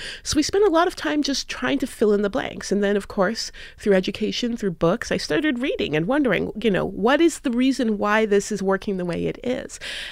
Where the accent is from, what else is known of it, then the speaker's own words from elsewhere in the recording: Seattle, Washington, United States; I grew up in Seattle, Washington, which is a very progressive city. It's also a very white city.